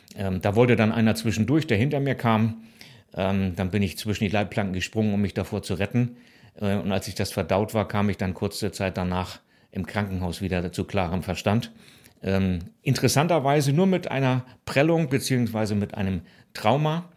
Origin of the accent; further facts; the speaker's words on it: Hamburg, Germany; Ich bin zu Hause in Hamburg aufgewachsen bei meiner Mutter.